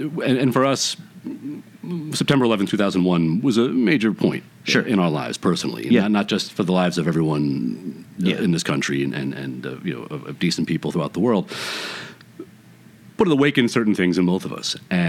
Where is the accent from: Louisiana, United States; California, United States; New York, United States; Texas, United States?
New York, United States; Brooklyn; But growing up in Brooklyn at the time I did, you know, I had a bunch of uncles, you know, from Ireland